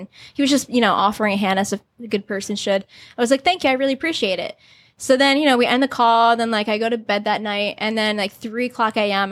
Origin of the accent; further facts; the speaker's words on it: Maryland, United States; So I said I was from Maryland.